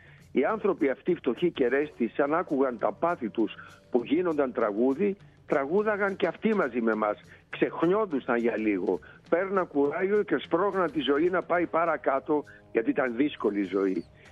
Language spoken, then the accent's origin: Greek; Kokkinia, Attica, Greece; εγώ γεννήθηκα και μεγάλωσα στην Κοκκινιά